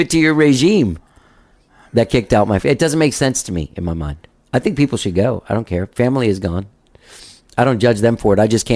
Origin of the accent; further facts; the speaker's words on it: Miami, Florida, United States; born there; I've never been to Cuba either. I was born in Miami. But my parents were born in Cuba.